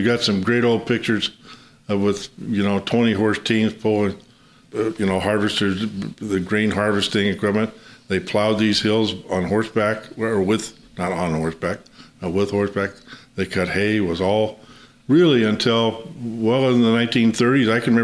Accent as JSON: {"language": "English", "town": "Livermore", "region": "California", "country": "United States", "tie": "born or raised there", "said": "I grew up in Livermore and on some of the neighboring properties."}